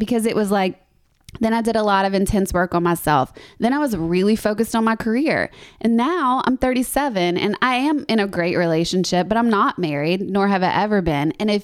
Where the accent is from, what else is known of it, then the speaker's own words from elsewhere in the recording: Louisiana, United States; First of all, I'm from Louisiana.